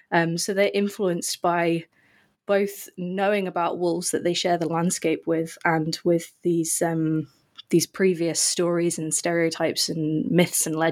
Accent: England, United Kingdom; Okay, so I'm from England. As you said, I did my PhD in at St. Andrews in Scotland.

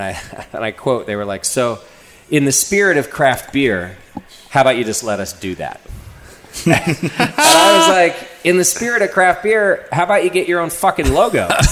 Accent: Hesperia, California, United States; So I grew up in Hesperia, California.

